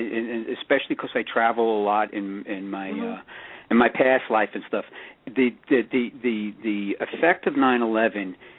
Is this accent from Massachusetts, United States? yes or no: no; Brooklyn, New York, United States; And, you know, coming from New York, we're very territorial. I'm a guy born and raised in Brooklyn.